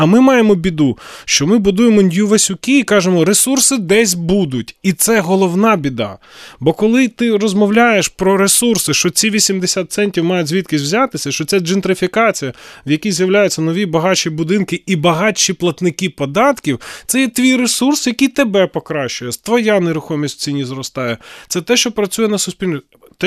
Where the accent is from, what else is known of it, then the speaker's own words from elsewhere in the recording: Kovel, Volyn Oblast, Ukraine; у мене в місті Ковеля, звідки я родом